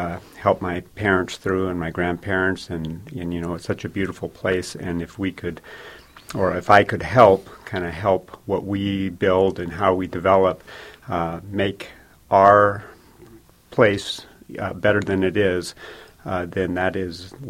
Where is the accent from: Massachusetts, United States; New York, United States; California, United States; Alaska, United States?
Alaska, United States; Palmer; And so I grew up in Palmer and went to architecture school and graduated in 1994 and came back to Alaska to work and made my home in Palmer because it's my home.